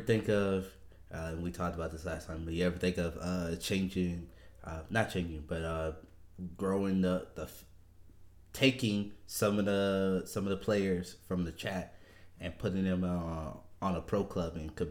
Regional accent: New Orleans, Louisiana, United States; Maybe it's because I'm from New Orleans.

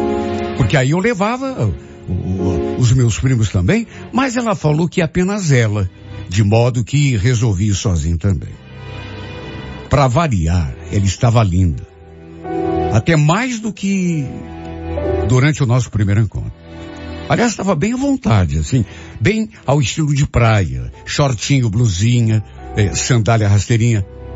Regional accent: Curitiba, Paraná, Brazil; Então, eles são de São José dos Campos, mas eu sou de Curitiba.

